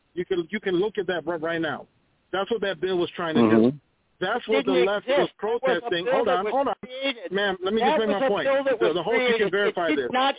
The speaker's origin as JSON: {"language": "English", "region": "Minnesota", "country": "United States", "said": "Now, in my home state of Minnesota, where I'm from, they can start as early as third grade."}